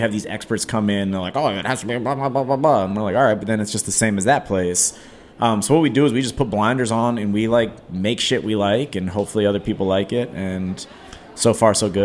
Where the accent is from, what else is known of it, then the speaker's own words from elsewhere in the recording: Washington, District of Columbia, United States; Yeah, and it's like I'm from Mount Pleasant, so I grew up right here.